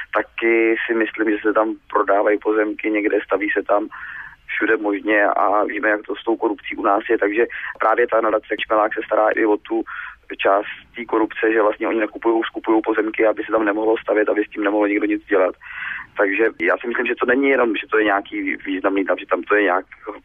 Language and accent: Czech; Liberec, Liberec Region, Czechia; Já to tam mám celý rád, protože já jsem tam strávil dětství, jezdil jsem tam lyžovat, že?